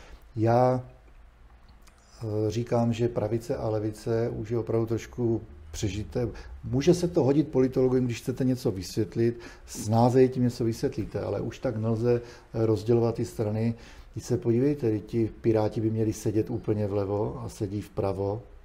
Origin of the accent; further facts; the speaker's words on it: Moravia, Czechia; A jestliže já jsem kluk z Moravy a prostě jsem nějak vychovaný a mám prostě v sobě tu tradici